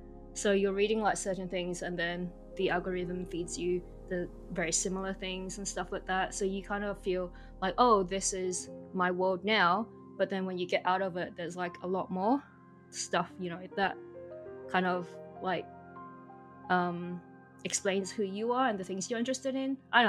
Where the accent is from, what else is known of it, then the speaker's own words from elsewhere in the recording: Christmas Island, Australia; And I grew up in Australia, but it's a little bit more than that. I like to be specific. I grew up on a tiny island called Christmas Island. And so that's like super tiny. So coming from just like a really small island where I think there was probably about 1,500 people when I was growing up